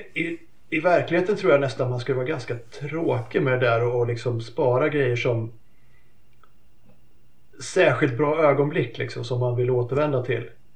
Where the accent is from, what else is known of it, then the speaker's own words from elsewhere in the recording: Kumla, Örebro County, Sweden; also born or lived in Askersund / United States; Men annars har jag nog mest bott i Örebro och Kumla växte jag upp.